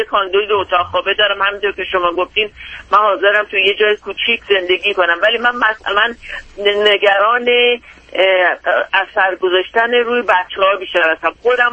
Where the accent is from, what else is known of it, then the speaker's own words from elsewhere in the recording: Iran; now in United States; ما همه از ایران که آمدیم به یک دلایلی انداب کردیم به میشیگان، ولی همه کس ما اونجا هست.